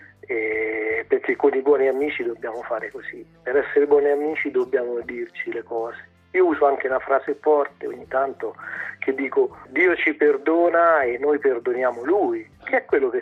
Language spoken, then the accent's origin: Italian; Umbria, Italy; born there; Io vivo in Toscana e sono nato in Umbria.